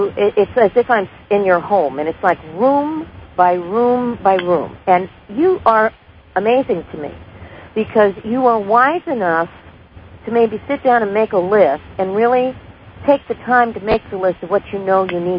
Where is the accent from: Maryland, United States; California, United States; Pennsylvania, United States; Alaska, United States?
California, United States; I remember when I was growing up in California, the beach was always the main destination for just about everybody.